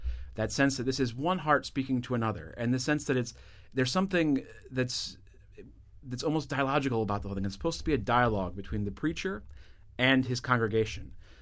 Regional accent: New England, United States; You know, I'm from New England, so I grew up in the United States

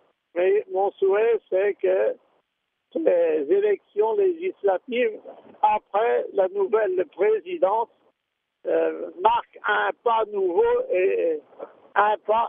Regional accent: France; En tant que Français, je me garderai bien de donner des consignes

